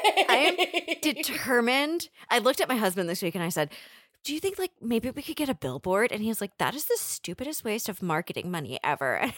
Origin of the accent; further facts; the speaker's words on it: United States; I grew up right outside of Manhattan.